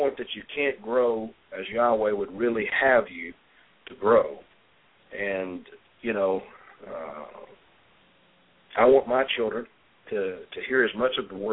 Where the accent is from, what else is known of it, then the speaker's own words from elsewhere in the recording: the South, United States; So a lot of people, if they're from the South, will be angry, but I'm from the South too, so I understand that word ain't.